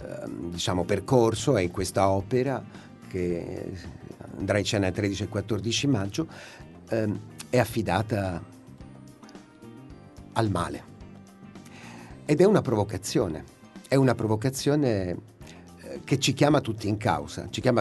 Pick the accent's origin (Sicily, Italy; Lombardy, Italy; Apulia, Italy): Sicily, Italy; penso che noi da siciliani sappiamo bene